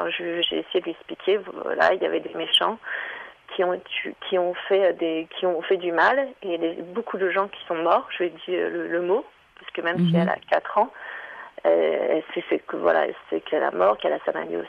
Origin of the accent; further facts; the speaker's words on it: France; j'ai été touchée en tant que Française, parce qu'on a attaqué mon pays. Et aussi, on a bafoué ma religion, parce que je m'exprime rarement en tant que musulmane.